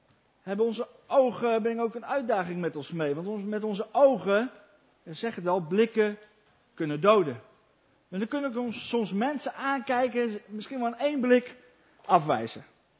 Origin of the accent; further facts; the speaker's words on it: Almelo, Overijssel, Netherlands; Ik kom dus uit Friesland. Ik ben geboren hier in de buurt, Zwifterband, opgegroeid in Almelo.